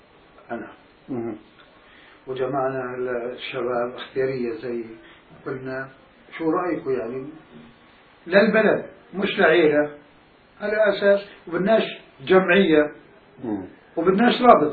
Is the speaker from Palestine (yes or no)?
yes; Palestine; now in Jordan; قلت أنا فلسطيني أردني.